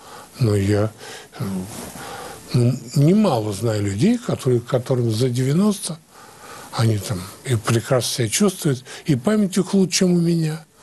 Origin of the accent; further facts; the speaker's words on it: Siberia, Russia; Как говорят, сибиряк – это не тот, который не боится холода, а тот, кто тепло одевается. Я вот из этих